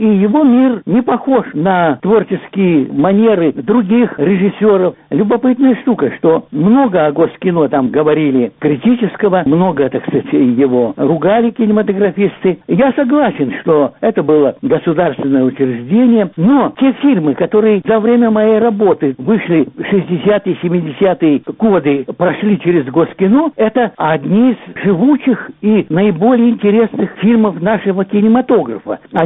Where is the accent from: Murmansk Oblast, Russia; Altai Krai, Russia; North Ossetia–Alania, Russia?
North Ossetia–Alania, Russia; Vladikavkaz; born there; Хасан и я родились на Кавказе, я во Владикавказе, он в Нальчике.